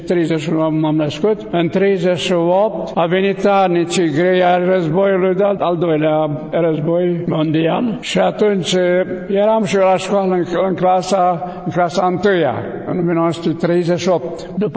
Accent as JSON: {"language": "Romanian", "town": "Gura Bădelițe", "country": "Romania", "tie": "born or raised there", "said": "Făcea parte și parohia Gura Bădelițe, satul meu natal. Deci am fost paroh în satul meu natal 9 ani de zile, din 1964 până în 1973."}